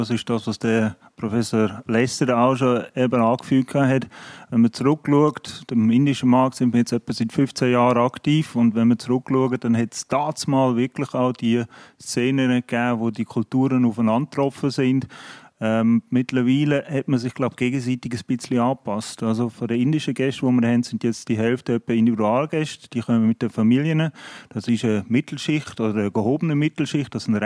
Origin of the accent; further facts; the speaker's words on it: Switzerland; als Schweizer